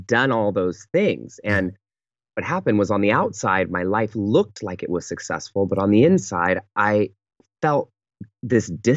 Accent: Pittsburg, California, United States; And so I fly home to the Bay Area, to my hometown called Pittsburgh, California. There is a Pittsburgh in California.

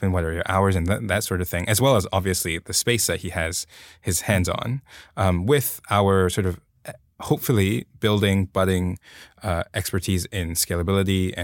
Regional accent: Hong Kong; now in United States; Yeah, I grew up in Hong Kong, and I came here to the U.S.

